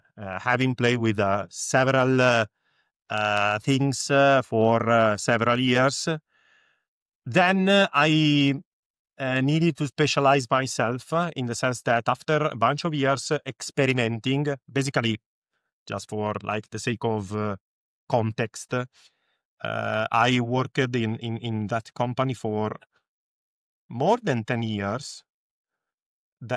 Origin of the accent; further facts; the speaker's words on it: Milan, Lombardy, Italy; English is a second language; I'm coming from Milan. I'm engineering manager in Prima, which is an insurance company, an insurtech, based in Italy